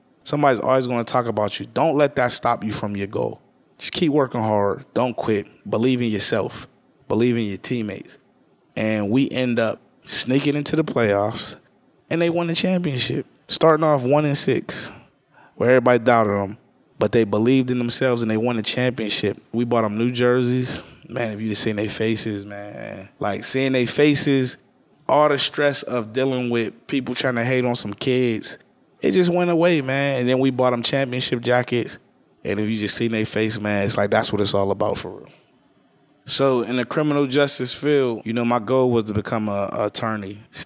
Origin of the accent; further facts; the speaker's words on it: Pittsburgh, Pennsylvania, United States; also born or lived in Wilkinsburg; I grew up in Homewood on Idlewild Street. We moved around a lot. We went on Idlewild, then we moved to Homewood Ave, then we moved to Shetland and Lincoln, then we moved to Wilkesburg. But our roots are planted in Homewood.